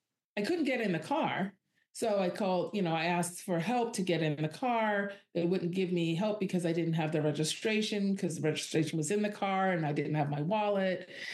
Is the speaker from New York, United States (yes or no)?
yes; New York, United States; Like my intellectual smarts and my street smarts and being a New Yorker and a New York kid and all that just failed me.